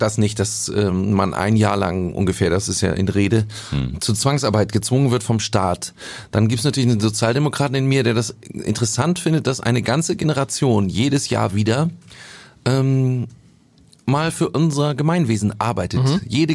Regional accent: Poppenbüttel, Hamburg, Germany; Bei uns in Poppenbüttel kursierte eine Verweigerung, die einer mal durchgekriegt hat und die haben alle abgeschrieben.

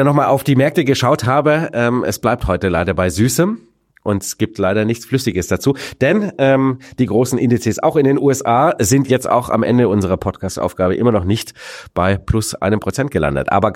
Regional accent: Baden-Württemberg, Germany; born there; mir gebürtigem Schwaben

